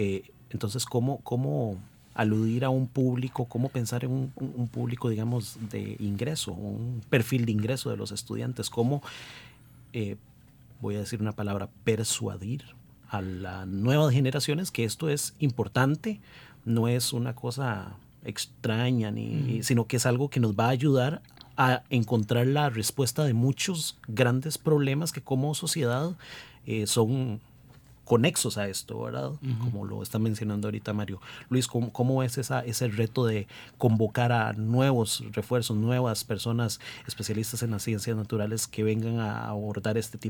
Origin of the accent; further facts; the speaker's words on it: Costa Rica; qué problemáticas destacas y que enfrentamos hoy día como sociedad costarricense